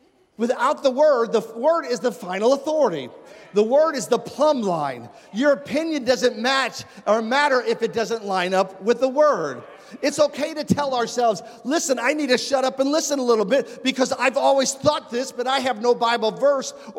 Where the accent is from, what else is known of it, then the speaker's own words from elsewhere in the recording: Castle Point, East of England, United Kingdom; I grew up in Castle Point.